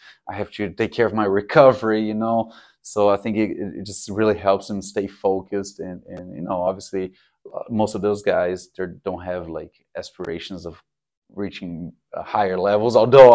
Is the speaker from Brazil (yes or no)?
yes; São Carlos, São Paulo, Brazil; English is a second language; moved away; I opened the very first CrossFit gym in São Carlos, which is kind of like outside of São Paulo.